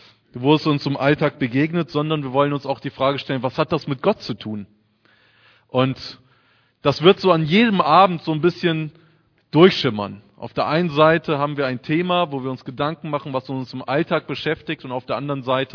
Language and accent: German; Hesse, Germany; ich bin 31 Jahre alt und ich komme aus der Nähe von Kassel, aus Nordhessen.